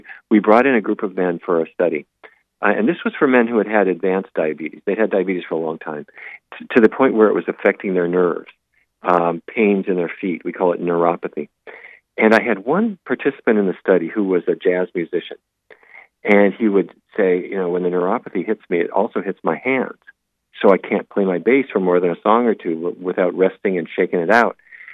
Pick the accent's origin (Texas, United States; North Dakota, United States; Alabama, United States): North Dakota, United States; Fargo; when I was a kid growing up in Fargo, I never tasted it.